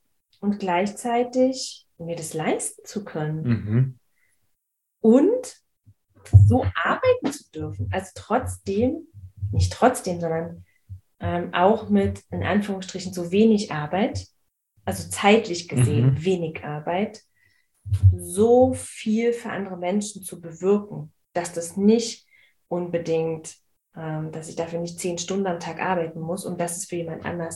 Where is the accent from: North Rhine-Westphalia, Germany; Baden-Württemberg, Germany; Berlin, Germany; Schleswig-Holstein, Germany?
Berlin, Germany; ich bin in Marzahn aufgewachsen.